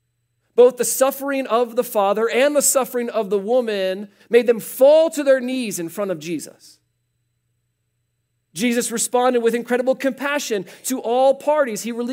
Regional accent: Midwest, United States; I grew up in the Midwest. Natalie and I met each other in the Midwest.

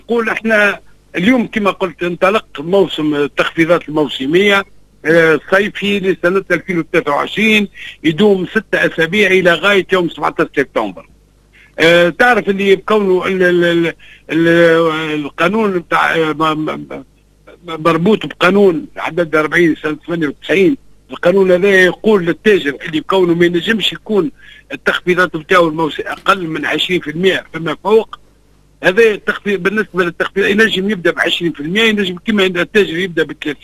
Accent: Tunisia; عندنا برشا الناس اللي زاد تقبل على السولد هذه خصيصا عندنا في تونس

